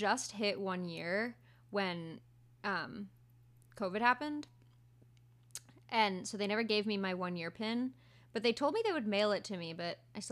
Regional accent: Florida, United States; from Florida.

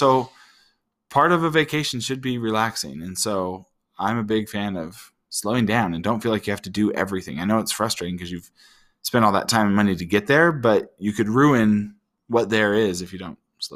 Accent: Utah, United States; I grew up in Utah, but only went skiing once a year.

